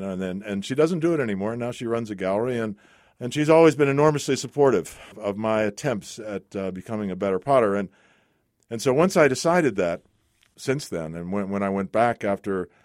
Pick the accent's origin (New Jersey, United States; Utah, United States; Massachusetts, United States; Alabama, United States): Massachusetts, United States; Boston; born there; I was born in the Deaconess Hospital in Boston, Massachusetts.